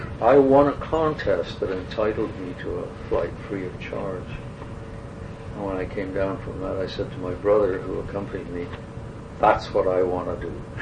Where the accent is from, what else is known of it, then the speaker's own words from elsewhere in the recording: Alfreton, East Midlands, United Kingdom; born there; I was born in Alfreton, England, in August, on the 29th of August in 1922.